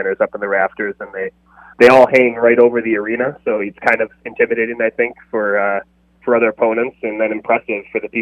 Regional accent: Elmira, New York, United States; I grew up in the Elmira area of New York

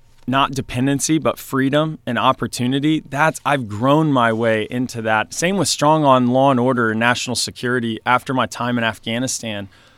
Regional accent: Illinois, United States; I grew up around them in Illinois and the corruption.

